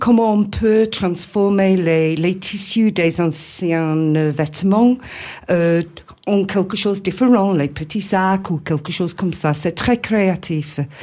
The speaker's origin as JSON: {"language": "French", "region": "Hauts-de-France", "country": "France", "said": "je suis du Nord."}